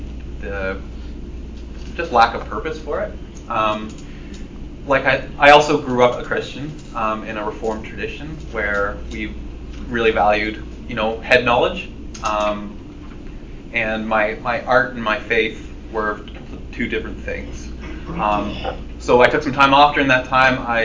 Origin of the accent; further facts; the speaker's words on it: Hamilton, Ontario, Canada; I'm from Hamilton, Ontario, Canada.